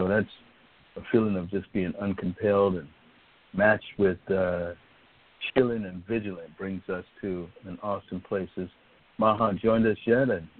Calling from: Laurel, Maryland, United States; welcome to the Thursday segment of the Paradise Circle. I'm calling in from Laurel, Maryland, where we're just sitting back waiting for inches of rain to come over the next day.

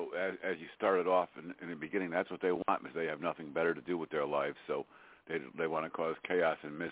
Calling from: Meriden, Connecticut, United States; I'm calling from Meriden, Connecticut.

